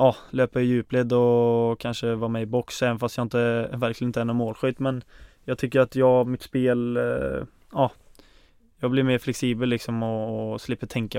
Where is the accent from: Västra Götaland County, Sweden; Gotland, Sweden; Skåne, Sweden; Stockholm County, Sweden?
Västra Götaland County, Sweden; Ulvåker; Så att Ulvåker är ett samhälle på 3000 och jag är uppväxt utanför det. Så att det är långt in i ingenstans kan man säga.